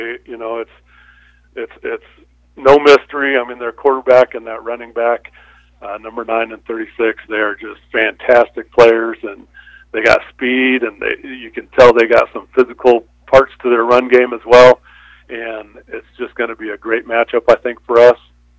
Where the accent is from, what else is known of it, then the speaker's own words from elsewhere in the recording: McCook, Nebraska, United States; You know, I grew up in McCook and Trenton area, so I kind of know those parts